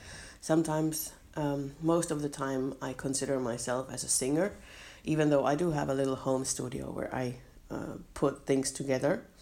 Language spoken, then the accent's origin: English; Finland; English is a second language; already I told you already that I'm from Finland, and that English is not my first language, so that already has been said.